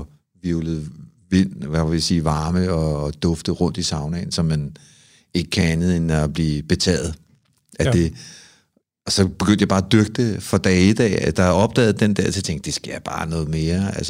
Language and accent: Danish; Amager, Capital Region of Denmark, Denmark; en fyr på 53, der bruger størrelse 49 sko. Jeg er en fyr fra Amager